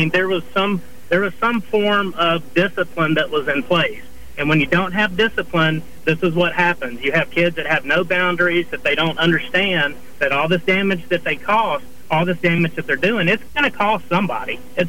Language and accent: English; Mobile, Alabama, United States; also born or lived in St. Louis / Chicago / Los Angeles / Dallas; I'm a registered nurse, and I'm from Mobile originally. I moved back home. I live in Orange Beach now, but I've lived in St. Louis. I've lived in Chicago. I've lived in Los Angeles. I've lived in Dallas.